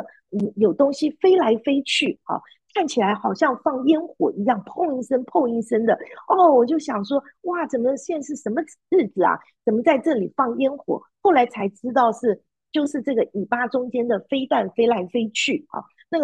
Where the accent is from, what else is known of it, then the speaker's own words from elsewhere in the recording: China; now in United States; 我们跟他们说我们是中国人，我们现在住在美国